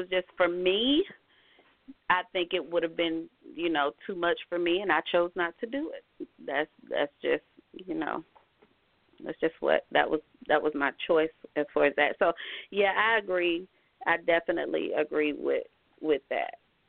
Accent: Georgia, United States; that's how we raise our kids, because we're from Georgia.

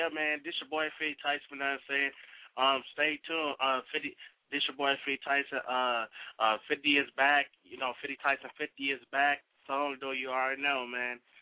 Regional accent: Minneapolis, Minnesota, United States; And, like, I'm originally from Minneapolis and Minnesota.

